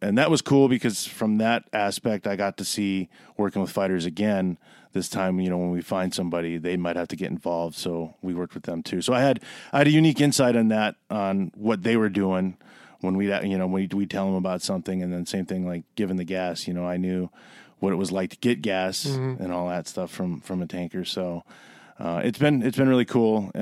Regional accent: Milwaukee, Wisconsin, United States; So I grew up in Milwaukee.

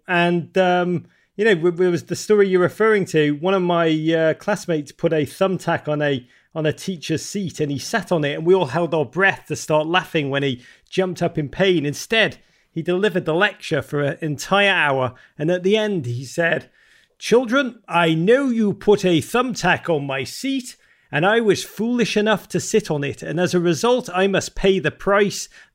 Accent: Liverpool, North West England, United Kingdom; now in United States; And I grew up in Liverpool, England, at a dark time in the North's history, 1980s, the great city of Liverpool

